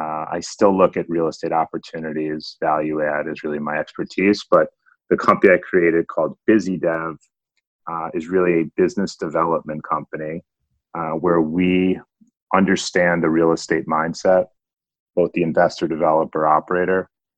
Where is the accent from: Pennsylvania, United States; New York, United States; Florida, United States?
New York, United States; So I grew up in the in Westchester, just outside of New York City.